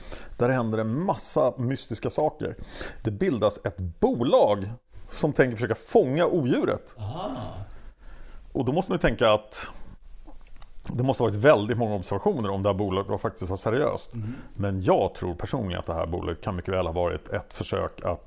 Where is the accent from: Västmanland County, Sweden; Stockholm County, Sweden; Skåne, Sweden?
Stockholm County, Sweden; Stockholm; jag är från Stockholm.